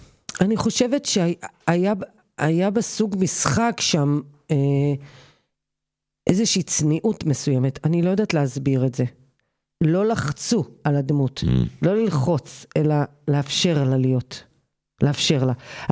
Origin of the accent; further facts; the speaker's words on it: Haifa, Haifa District, Israel; הייתה גר אז בחיפה, ואני התעוררתי בבוקר, כאילו לבית ספר